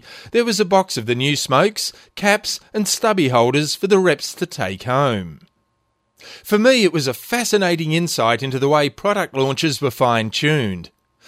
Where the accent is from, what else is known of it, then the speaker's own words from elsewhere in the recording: Tasmania, Australia; which means my home state's natural resources will be further plundered and destroyed